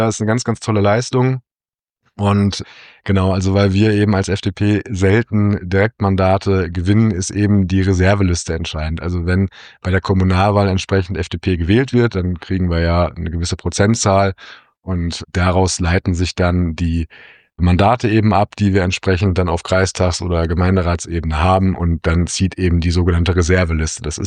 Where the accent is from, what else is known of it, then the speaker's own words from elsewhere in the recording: Pont, North Rhine-Westphalia, Germany; Da ist eben neben meinem Heimatort Pont auch Hartefeld, Fernum, Lüllingen und Wahlbeck dabei.